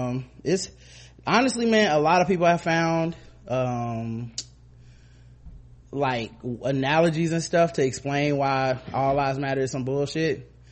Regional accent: Cleveland, Ohio, United States; I was born and raised in Cleveland, and the fact that they decided to do the RNC here pissed me and the whole city off.

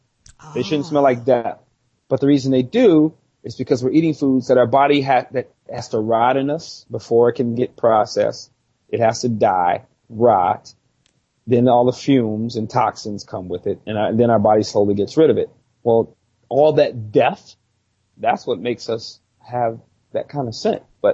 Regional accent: United States; I've lived in Europe for a short period of time, but I'm grateful that I'm an American.

